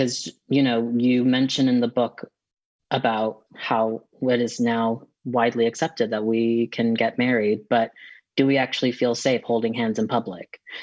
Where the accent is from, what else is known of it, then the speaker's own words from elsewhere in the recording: United States; and I'm American, but my husband is from the UK.